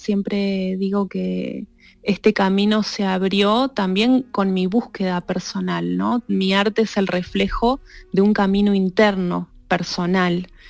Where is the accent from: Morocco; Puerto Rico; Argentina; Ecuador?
Argentina; now in Spain; Soy argentina, pero estoy aquí, voy, vengo, estoy un tiempo en esta tierra que amo, amo estar en España